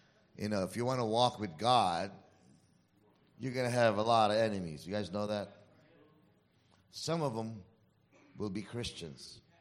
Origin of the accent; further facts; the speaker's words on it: Philippines; You know, being Filipino, your first reaction would have been, right?